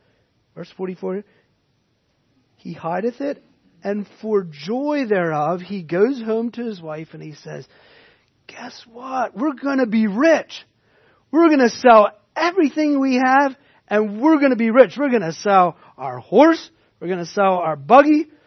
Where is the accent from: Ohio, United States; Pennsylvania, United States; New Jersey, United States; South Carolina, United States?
Pennsylvania, United States; Robinsonia; And I grew up in Robinsonia for the first couple years of my life, near where is currently buried a treasure.